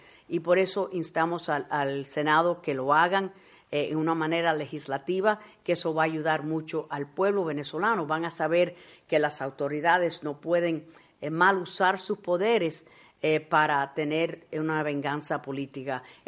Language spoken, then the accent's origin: Spanish; Cuba; now in United States; como cubana refugiada que vine a los Estados Unidos porque habíamos perdido nuestro país al comunismo